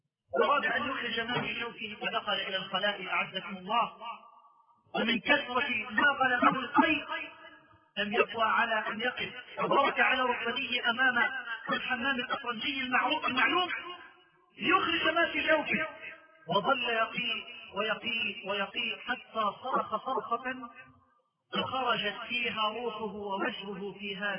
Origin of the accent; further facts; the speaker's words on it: Mansoura, Dakahlia, Egypt; المنصورة عندنا في مصر